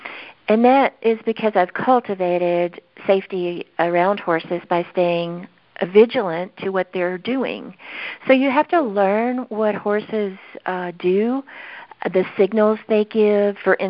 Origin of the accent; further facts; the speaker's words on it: Texas, United States; I'm from Texas, so I have all these weird pronunciations.